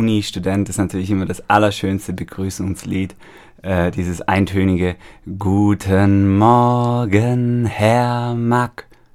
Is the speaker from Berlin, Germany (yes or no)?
no; Stuttgart, Baden-Württemberg, Germany; born there; now in Freiburg, Germany; und kommen gebürtig aus Stuttgart, Esslingen, Stresslingen direkt daneben. Aber die Hälfte von uns wohnt jetzt schon seit 7 Jahren hier in Freiburg.